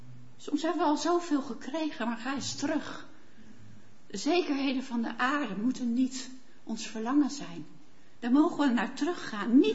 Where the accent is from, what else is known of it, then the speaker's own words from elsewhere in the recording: Netherlands; Nou kunnen we denken als Nederlanders, straks gaat regenen, doen we niets, we bouwen hem toch maar dicht.